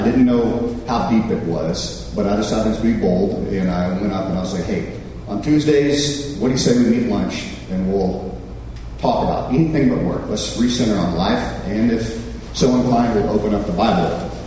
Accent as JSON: {"language": "English", "region": "the South", "country": "United States", "said": "no, we're from the South. We just help our neighbors out, right?"}